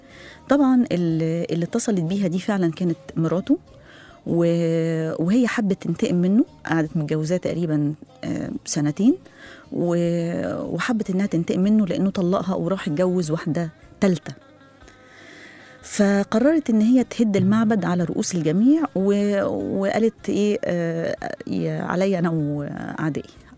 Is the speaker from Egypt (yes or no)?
yes; Egypt; لأنه إحنا بطبيعتنا كمصريين إحنا متعودين على شكل الأسرة